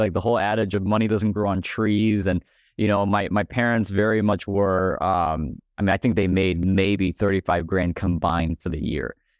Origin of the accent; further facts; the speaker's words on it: Illinois, United States; he's the chairman of the Association of Bankers in my home state here in Illinois.